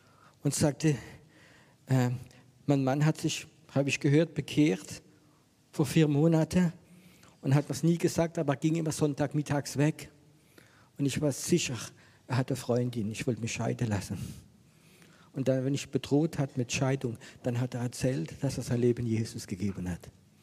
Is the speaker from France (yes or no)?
yes; France; Ich bin Franzose